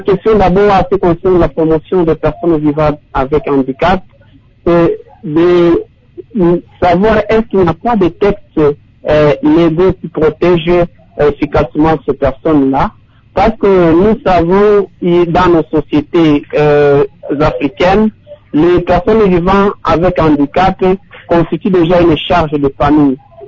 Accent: Bukavu, South Kivu, DR Congo; Mais si chez nous à Bukavu, je crois que cette synergie-là n'est pas encore une réalité.

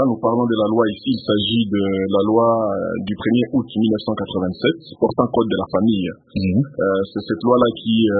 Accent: DR Congo; c'est souvent le cas ici chez nous en RDC

